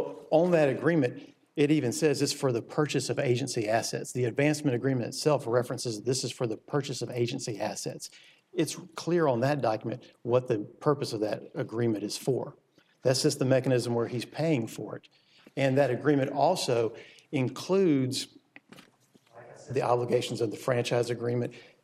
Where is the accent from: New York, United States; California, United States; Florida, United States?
Florida, United States; Jacksonville; Just an example, I'm from Jacksonville. We just got done with the Players Championship.